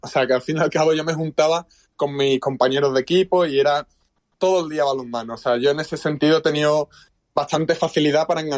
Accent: Montequinto, Andalusia, Spain; en el barrio donde yo me he criado, el balonmano te diría que es el deporte rey, porque, bueno, yo soy de Montequinto, de un barrio de Sevilla.

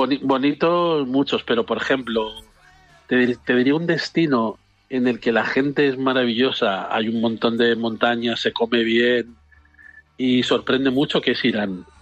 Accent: Alicante, Valencian Community, Spain; para la gente que somos de Alicante, ese verde es como que no existe

